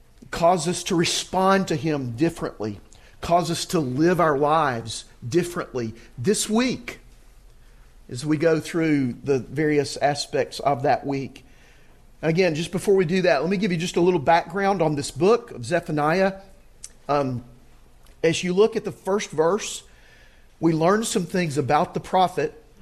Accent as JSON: {"language": "English", "town": "Auburn", "region": "Alabama", "country": "United States"}